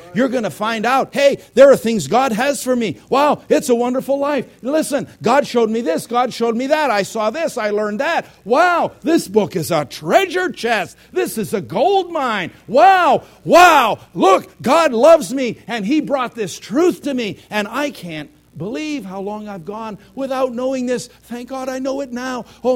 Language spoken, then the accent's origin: English; United States; And by the way, since I'm an American, I'm going to make twice the mess that I need to.